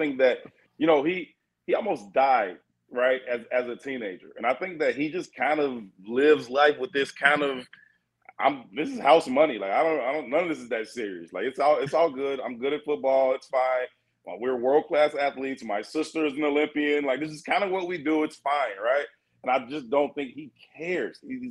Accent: Chicago, Illinois, United States; I'm a huge Cubs fan, man, but I'm born and raised on the South Side, so I wear Sox hats whenever I want.

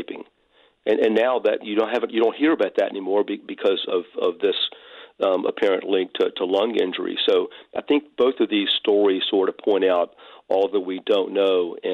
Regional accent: Richmond, United States; I grew up in Richmond too.

